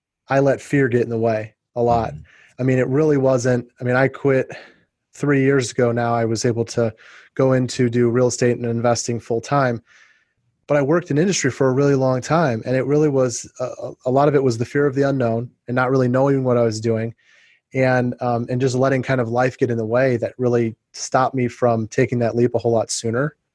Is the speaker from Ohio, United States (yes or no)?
yes; Ohio, United States; also born or lived in Indiana; And I was raised in the Midwest. I went to college in Ohio and grew up in Ohio and Indiana and stuff.